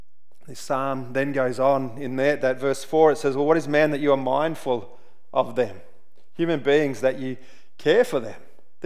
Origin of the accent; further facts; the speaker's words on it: Central Australia, Australia; because I grew up in Central Australia